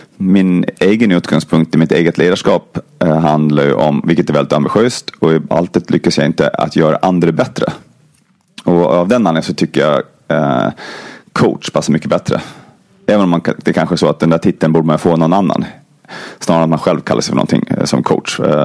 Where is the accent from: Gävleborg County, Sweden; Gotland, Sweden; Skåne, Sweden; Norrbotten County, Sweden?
Gotland, Sweden; Jag är 49. Jag kommer från Gotland, som ni kanske hör. Och bitvis så sluddrar jag lite och jag pratar också väldigt fort.